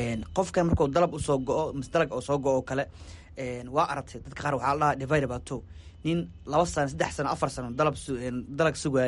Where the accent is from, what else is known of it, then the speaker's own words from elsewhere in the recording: Hiran, Somalia; Ani waxaan ka imaaday dhulka beeraleyda ah oo inta badan dalaga oo ka imaado oo hiiraan.